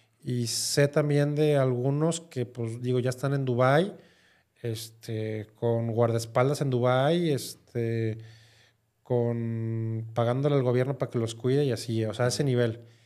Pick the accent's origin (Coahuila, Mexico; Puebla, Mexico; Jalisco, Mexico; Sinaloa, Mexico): Jalisco, Mexico; Guadalajara; soy de Guadalajara, estudié en el Tec de Monterrey, de aquí de Campus Guadalajara.